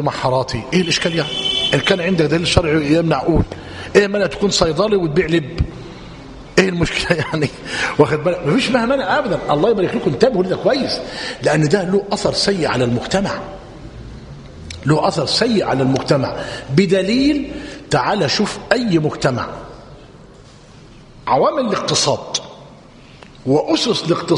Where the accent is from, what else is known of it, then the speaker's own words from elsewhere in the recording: Egypt; إحنا كده كمصريين